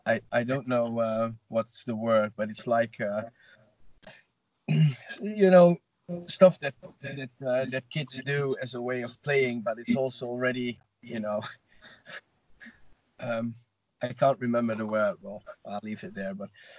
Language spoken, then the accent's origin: English; Netherlands; I'm from Holland.